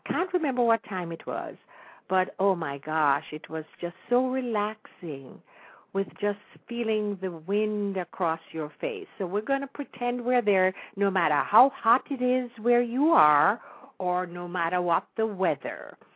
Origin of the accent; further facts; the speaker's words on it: Jamaica; moved away; was born and raised in Jamaica, but I left Jamaica from 1959. And I have wonderful memories of growing up on that beautiful island.